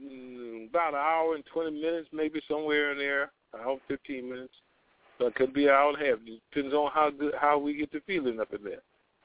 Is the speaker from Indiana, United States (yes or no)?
yes; Gary, Indiana, United States; I'm from Gary, like I said, I'm from Gary, Indiana. I live across the street from